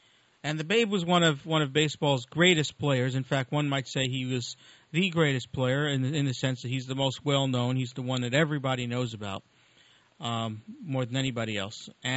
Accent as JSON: {"language": "English", "town": "Brooklyn", "region": "New York", "country": "United States", "tie": "born or raised there", "said": "I grew up in Brooklyn, New York. And where I grew up, baseball wasn't a sport, it was a religion."}